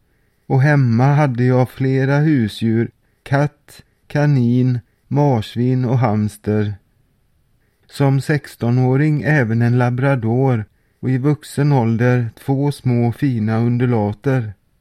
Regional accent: Alingsås, Västra Götaland County, Sweden; also born or lived in Borås / Skövde / Vänersborg; jag föddes på BB i Borås den 25 april 1966. Sedan växte jag upp i idylliska vackra trästan Alingsås i västra Sverige. I mitt vuxna liv har jag också bott flera år i Skövde, Borås och Vänersborg.

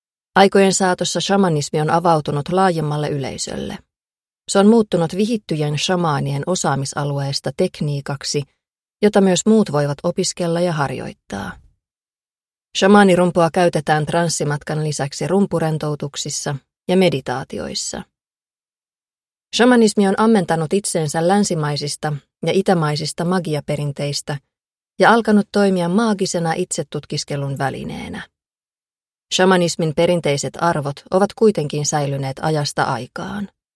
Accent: Pello, Lapland, Finland; Käytän mielelläni ilmaisua lappilainen, koska olen kotoisin Lapista, Pellosta, mutta en ole etnisesti saamelainen. Olen kuitenkin kasvanut saamelaisten perinteiden ja ajatusmaailman vaikutuspiirissä

